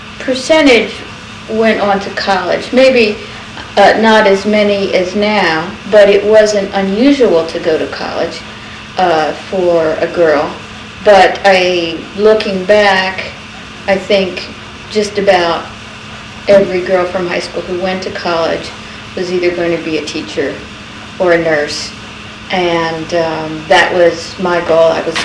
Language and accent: English; Easton, Pennsylvania, United States; I grew up in Easton, Pennsylvania. I was born at Easton Hospital.